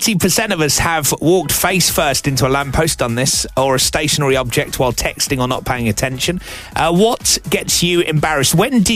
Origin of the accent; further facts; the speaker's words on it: Watford, East of England, United Kingdom; I was in where I grew up in Watford